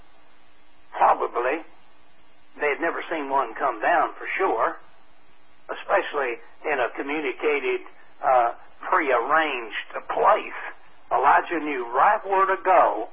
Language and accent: English; Tennessee, United States; born there; I was born in Tennessee, and probably I'm going to die in Tennessee.